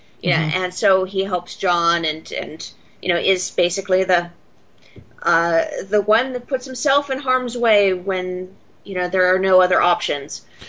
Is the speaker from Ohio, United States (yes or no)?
no; California, United States; born there; now in Pennsylvania, United States; I was born in California.